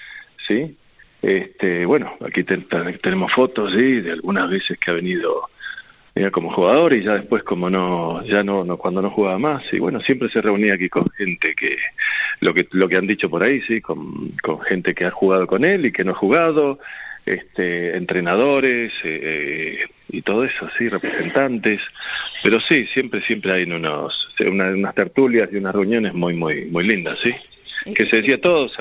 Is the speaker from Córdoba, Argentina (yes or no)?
no; Buenos Aires, Argentina; De Buenos Aires.